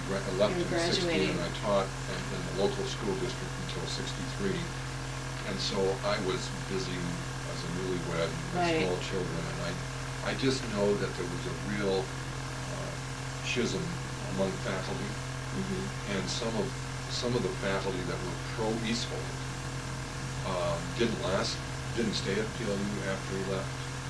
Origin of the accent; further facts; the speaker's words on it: Washington, United States; also born or lived in North Dakota; I was born in Jamestown, or in Linton.